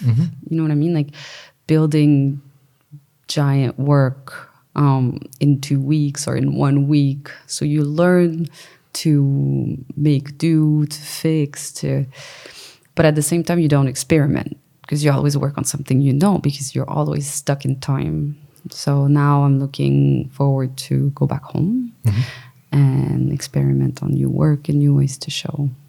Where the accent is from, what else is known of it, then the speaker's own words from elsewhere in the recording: Canada; I'm Canadian.